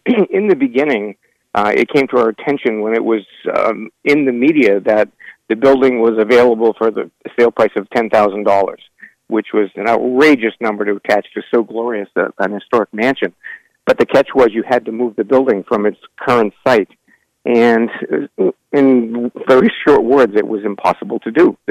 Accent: Manchester, New Hampshire, United States; as a kid growing up in Manchester

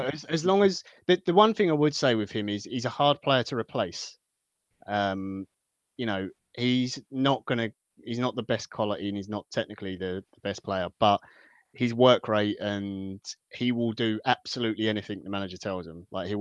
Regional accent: East of England, United Kingdom; accent: Essex Mockney; Very quickly, my accent, I would describe it as Essex Mockney, not quite Cockney, because I used to live there, but there you go, I had to grow up in Essex, so it's just a mess now.

